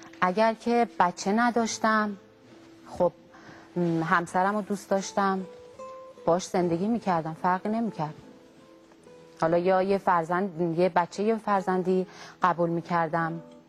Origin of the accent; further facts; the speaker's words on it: Tehran, Tehran Province, Iran; ما قبلا توی میدون شور زندگی میکردیم. البته خیلی بچه بودم.